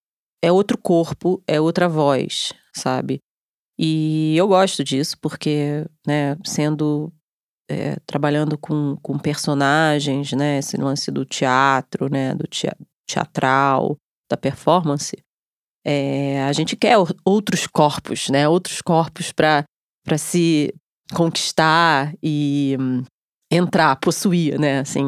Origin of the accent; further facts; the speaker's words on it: Rio de Janeiro, Brazil; eu sou carioca